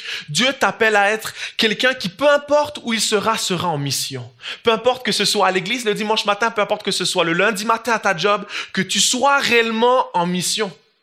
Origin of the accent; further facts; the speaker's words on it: Switzerland; Moi, comme je l'ai dit tout à l'heure, je viens de la Suisse.